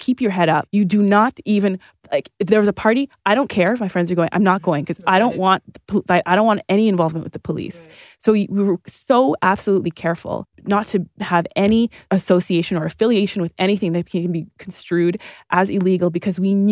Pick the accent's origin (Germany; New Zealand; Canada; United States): Canada; Toronto, Ontario; I grew up like in Northern Toronto on the border of Scarborough and North York, Victoria Park and Sheppard.